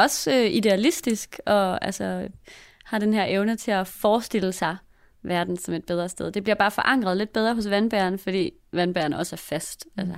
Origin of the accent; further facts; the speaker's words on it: Australia; now in Denmark; jeg kommer fra Australien, og jeg har lagt mærke til, hvordan vejret og lyset og sæsonerne kan blive et ret stort tema